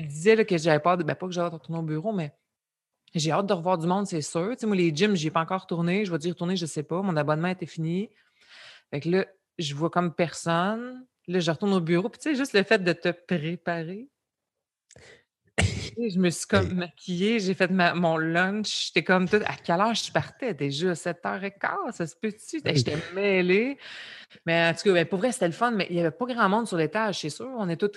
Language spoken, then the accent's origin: French; Romandy, Switzerland; Puis les deux, on vient de Romande.